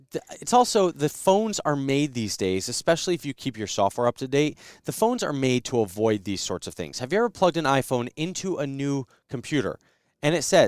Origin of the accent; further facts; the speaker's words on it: East Coast, United States; I should say Jersey. I don't know. Whatever. I mean, I grew up on the East Coast.